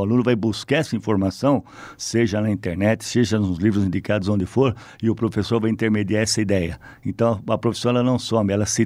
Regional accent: São Paulo, Brazil; na região lá do ABC, em São Paulo, de onde eu venho, né?

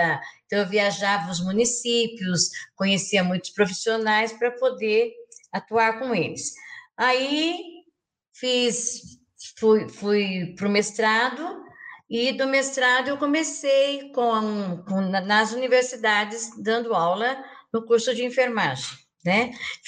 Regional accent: São Paulo, Brazil; eu comecei lá na minha cidade, em São Paulo, né, como enfermeira.

